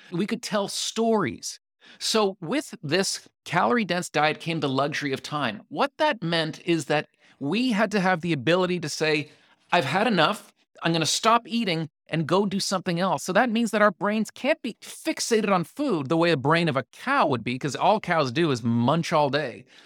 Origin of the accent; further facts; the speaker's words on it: Canada; it may be because I'm Canadian, so I don't watch enough